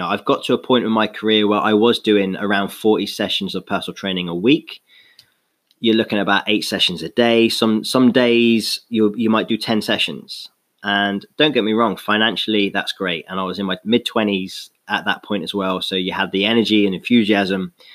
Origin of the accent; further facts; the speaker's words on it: London, United Kingdom; born there; I was born in London.